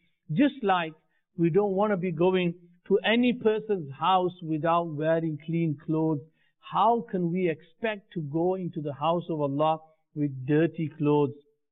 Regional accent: Birmingham, West Midlands, United Kingdom; I'm 12 years old and I love Islam and I'm from Birmingham.

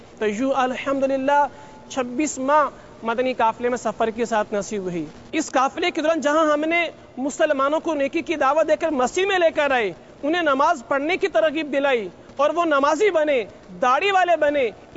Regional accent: Gujranwala, Punjab, Pakistan; اور میرا تعلق گوجرانوالہ شہر پاکستان سے ہے.

